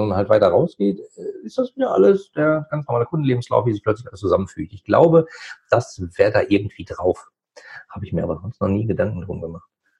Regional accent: North Rhine-Westphalia, Germany; ich komme aus dem Ruhrgebiet

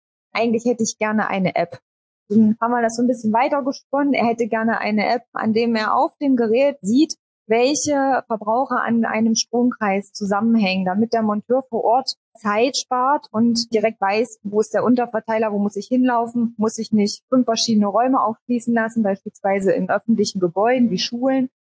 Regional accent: Harz, Germany; Ich komme ursprünglich auch aus dem Harz, also nur 10 Kilometer weiter entfernt.

